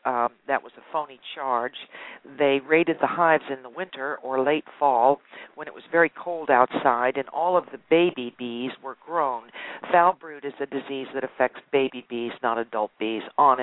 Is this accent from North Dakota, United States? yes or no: no; Illinois, United States; Now, I'm from Illinois originally, so I'm somewhat distressed at many of the news items that I bring up on the program that are about my home state